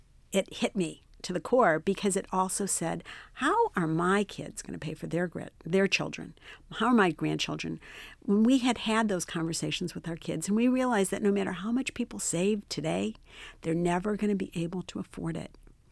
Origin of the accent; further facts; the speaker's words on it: Cleveland, Ohio, United States; now in Maryland, United States; I stayed in Maryland. I grew up in Cleveland, Ohio, and I came to the University of Maryland